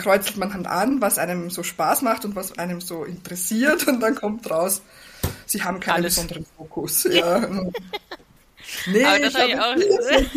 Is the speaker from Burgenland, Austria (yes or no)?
yes; Burgenland, Austria; Ich komme ursprünglich aus dem Burgenland, wer es kennt. Es ist ein ganz kleines Bundesland in Österreich, sehr beschaulich, sehr grün.